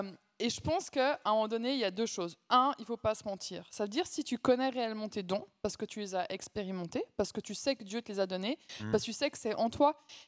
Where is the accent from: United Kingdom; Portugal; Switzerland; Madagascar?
Switzerland; Mais en tant que Suisse, se vendre, c'est chaud, ça.